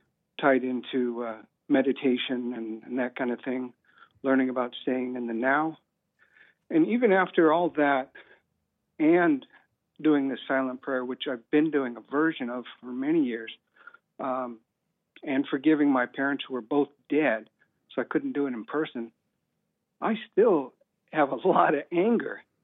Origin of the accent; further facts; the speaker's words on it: California, United States; now in Mexico; I'm an American. I'm from California, but I travel now. I'm retired and I travel the world. That's why I'm in Mexico.